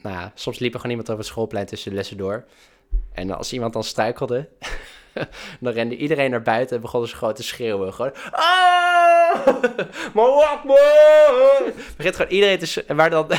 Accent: North Brabant, Netherlands; accent: Brabantian; first language Brabantian; Dutch is a second language; Nou, Brabant is mijn eerste taal.

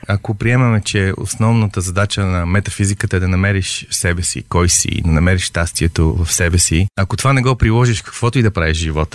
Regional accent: Sofia, Sofia City, Bulgaria; от София съм

